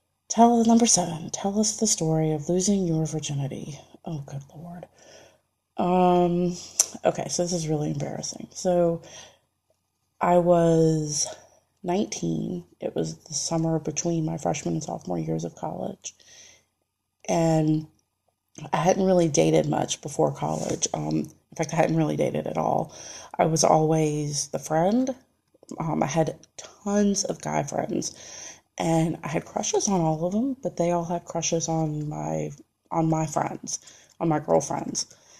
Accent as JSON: {"language": "English", "region": "North Carolina", "country": "United States", "said": "Well, I am from North Carolina. I don't live there anymore, unfortunately. I'm very sad about that. But I am from North Carolina and I was born in 1979"}